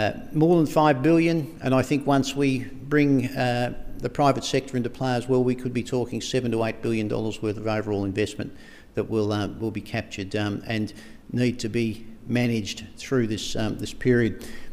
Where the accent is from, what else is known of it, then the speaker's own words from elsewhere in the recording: Tasmania, Australia; also born or lived in Western Australia; I'm from West Perth, or I'm from Mount Lawley, rather than I'm from Tasmania